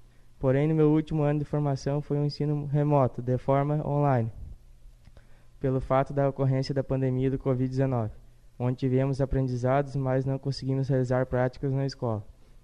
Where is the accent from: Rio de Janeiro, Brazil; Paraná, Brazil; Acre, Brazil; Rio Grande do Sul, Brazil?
Rio Grande do Sul, Brazil; Santa Cruz do Sul; sou do município de Santa Cruz do Sul.